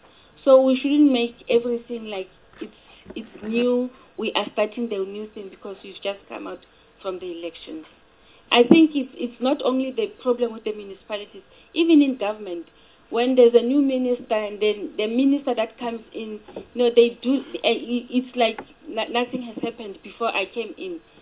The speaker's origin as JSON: {"language": "English", "town": "Welkom", "region": "Free State", "country": "South Africa", "said": "I'm from Welkom. And I know and understand the situation very well. When the mines destopped and everything, I was there. I know how it affected the communities in Welkom."}